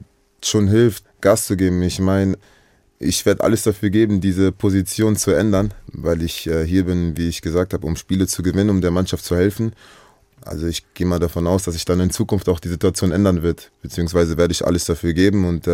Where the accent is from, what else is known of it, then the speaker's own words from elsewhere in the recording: Düsseldorf, North Rhine-Westphalia, Germany; Ich bin da aufgewachsen, bin auch Düsseldorfer, bin dort geboren.